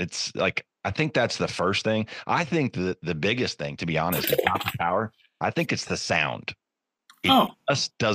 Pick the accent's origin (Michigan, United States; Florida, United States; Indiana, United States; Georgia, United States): Georgia, United States; there's a guy that he lives in my home state in Georgia